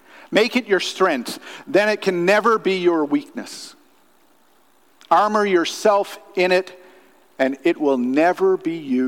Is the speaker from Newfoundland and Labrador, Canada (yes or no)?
yes; Newfoundland and Labrador, Canada; I'm from Newfoundland, so I speak closer to pure English than the English speak English.